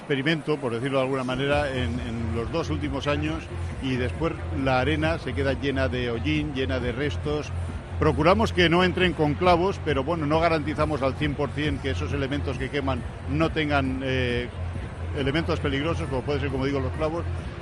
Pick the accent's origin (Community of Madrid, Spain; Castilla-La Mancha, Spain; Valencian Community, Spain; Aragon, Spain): Valencian Community, Spain; Alicante; que lo pasemos muy bien como alicantinos